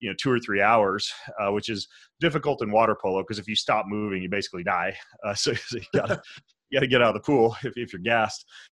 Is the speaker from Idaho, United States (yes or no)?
yes; Lewiston, Idaho, United States; born there; now in Spokane, United States; Well, I'm from Lewiston, Idaho. That's where I was born. And went to college at University of Idaho in Moscow, Idaho. And now I live in Spokane, Washington, which is on the border of Idaho.